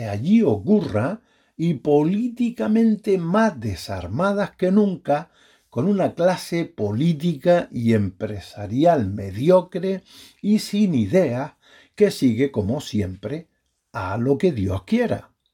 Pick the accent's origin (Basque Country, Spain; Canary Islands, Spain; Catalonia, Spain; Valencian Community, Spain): Canary Islands, Spain; desde mi experiencia como canario y como empresario